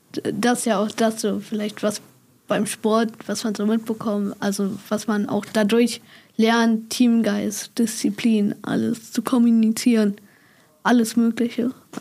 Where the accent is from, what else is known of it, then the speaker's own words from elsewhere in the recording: Hamburg, Germany; ich komme ja aus Hamburg